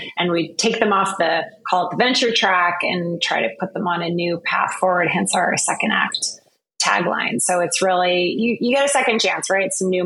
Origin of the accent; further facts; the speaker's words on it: Canada; moved away as an adult; now in London, United Kingdom; I grew up in Canada. That was great. I moved to London.